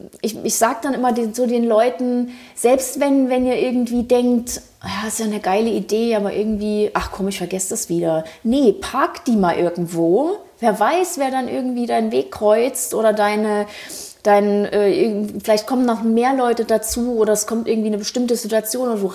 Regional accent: Thuringia, Germany; also born or lived in Frankfurt am Main; now in Berlin, Germany; ich bin ursprünglich aus Thüringen, habe aber sehr, sehr lange in Frankfurt am Main gelebt und habe dort dann alle Zelte abgebrochen, Anfang 2017. Bin nach Berlin gekommen

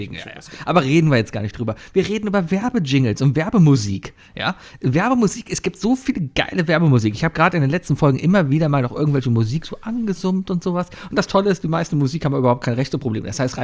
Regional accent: Cologne, North Rhine-Westphalia, Germany; So als Kölner

